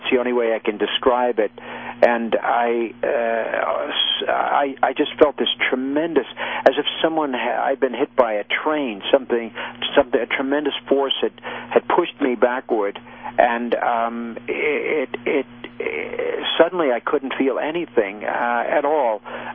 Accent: Massapequa, New York, United States; also born or lived in Wisconsin; And I grew up very patriotic on Long Island, in Massapequa, Long Island. I was actually born in the Midwest. I was born in Wisconsin.

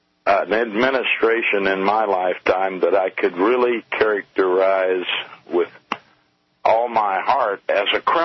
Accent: Texas, United States; I've never followed politics most of my life, and I grew up in South Texas where they used to have some of the dirtiest politics there ever was.

